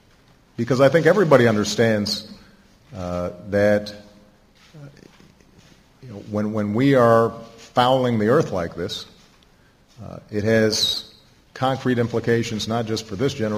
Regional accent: Hawaii, United States; I grew up in Hawaii, where the ocean is sacred.

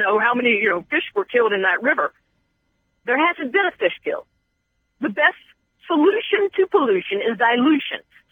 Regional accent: West Virginia, United States; I would just like to say that I am from West Virginia.

